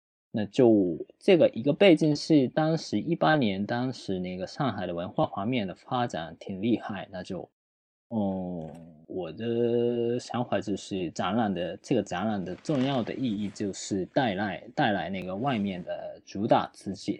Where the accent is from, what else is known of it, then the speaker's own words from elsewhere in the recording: Fukuoka, Japan; born there; Chinese is a second language; 就是因为我是出生于福冈，现在也住在福冈的